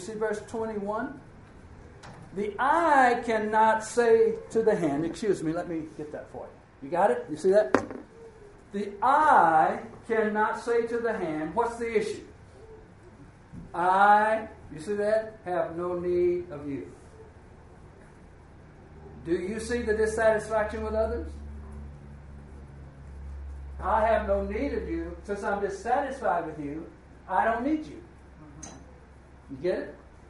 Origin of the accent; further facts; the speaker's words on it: Missouri, United States; So, I'm from Missouri, show me, right?